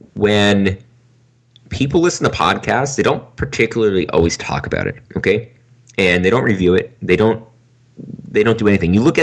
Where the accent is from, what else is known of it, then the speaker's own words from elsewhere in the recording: Canada; I'm from Canada